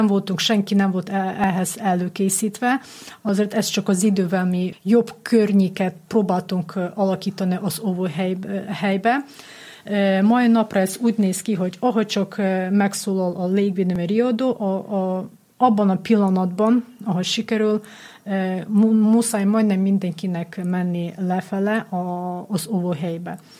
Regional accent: Ukraine; now in Hungary; mert mégis érezni, hogy mi ukránok vagyunk, nem eredeti magyarok

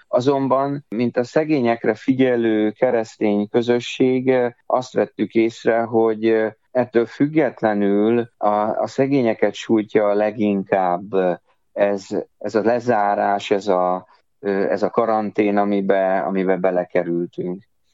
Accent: Pécs, Baranya, Hungary; én születésem óta pécsi vagyok

